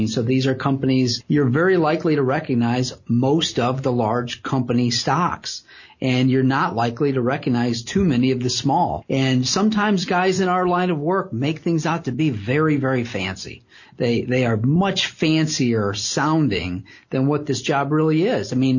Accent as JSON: {"language": "English", "town": "Pemberville", "region": "Ohio", "country": "United States", "tie": "born or raised there", "said": "I mean, I grew up in Pemberville, Ohio, for God's sakes. You know, it's just not that fancy out there."}